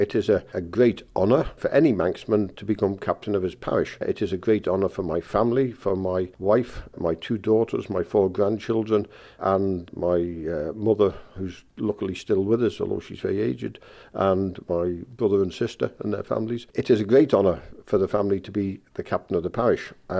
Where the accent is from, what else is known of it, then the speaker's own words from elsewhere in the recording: Douglas, Isle of Man; I was born in Douglas in 1950, and for the first 25 years of my life I lived in Douglas, and then I moved to Lonnon, to Baldwyne, where I've lived ever since.